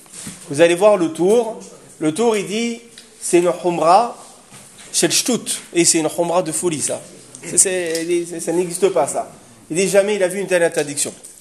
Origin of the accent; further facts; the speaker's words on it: Morocco; Je suis un séfarade. Je suis marocain. Bon, je suis un séfarade.